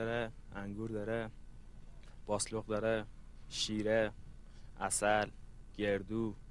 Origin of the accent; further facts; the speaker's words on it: Malayer, Hamadan, Iran; ملایر، شهرستان ملایر، استان همدان.